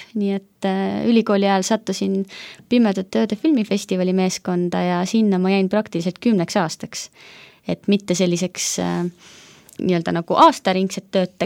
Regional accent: Pärnu, Pärnu County, Estonia; also born or lived in Tartu; Mina olen pärit Pärnust. Olen küll sündinud Tartus, mu vanemad olid sellised noored tudengid, kui mina ilma tulin, aga kaheaastaselt kolisime perega Pärnusse. Ja seal kõik minu lapsepõlve ja noorusaastad möödusid.

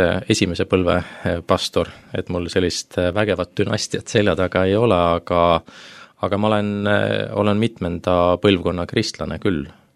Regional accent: Tallinn, Harju County, Estonia; Mina olen jah, tõesti põline Tallinna poiss siin üles sündinud ja üles kasvanud ja küll vahepeal natukene oma sünnikodust ära käinud, aga sisuliselt oma 47 eluaastast

